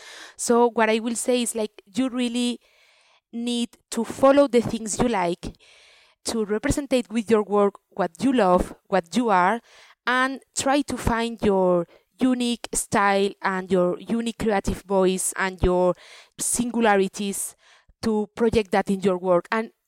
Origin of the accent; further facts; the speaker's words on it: Alicante, Valencian Community, Spain; English is a second language; I'm from Alicante, Mediterranean, and in Spain or in that area in Alicante, I mean, yeah, in Mediterranean culture is such a huge thing to do Sundays family gathering